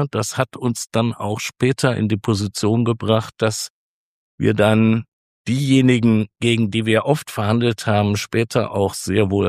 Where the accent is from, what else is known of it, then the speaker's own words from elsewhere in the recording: West Germany, Germany; now in East Germany; ich bin ja Wessi im Osten